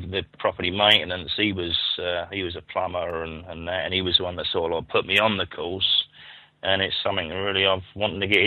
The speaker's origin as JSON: {"language": "English", "town": "Worthing", "region": "South East England", "country": "United Kingdom", "said": "I come from Worthing, which is in West Sussex"}